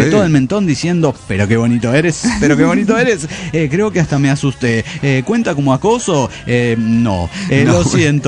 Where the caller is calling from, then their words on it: Monterrey, Nuevo León, Mexico; de Monterrey, Nuevo León, México